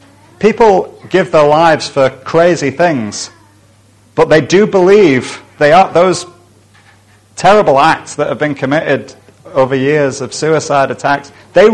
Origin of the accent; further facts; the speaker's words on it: United Kingdom; yeah, I am thoroughly British